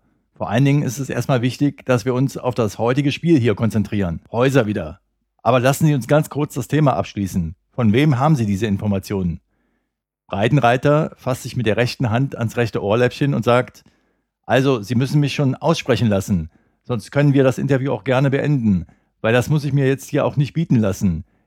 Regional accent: Berlin, Germany; Und wenn ihr mich als Berliner nach einer gesunden Platzierung

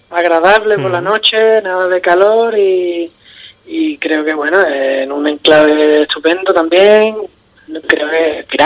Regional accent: Cádiz, Andalusia, Spain; Lo de lo típico de que nadie es profeta en su tierra

